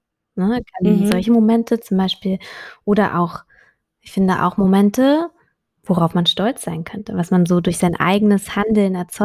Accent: Berlin, Germany; ich komme aus Berlin

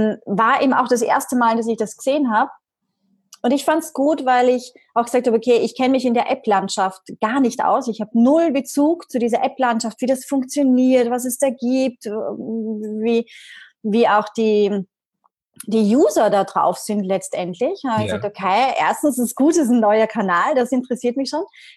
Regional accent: Vienna, Austria; born there; komme aus Österreich, gebürtige Wienerin.

